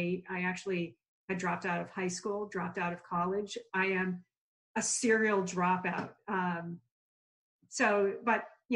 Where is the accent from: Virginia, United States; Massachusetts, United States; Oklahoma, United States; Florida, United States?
Massachusetts, United States; Hopkinton; But I grew up 26 miles from Boston in Hopkinton. And Hopkinton back in the day was this little cow town.